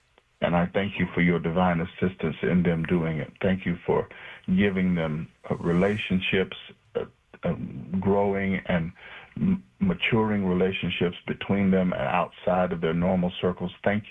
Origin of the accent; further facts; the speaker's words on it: Texas, United States; I'm a Texan, so I kind of slipped out.